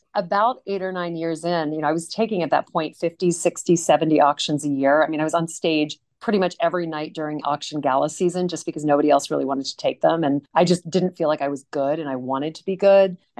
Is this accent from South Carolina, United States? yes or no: no; Louisiana, United States; I grew up in Louisiana. My parents were not art collectors.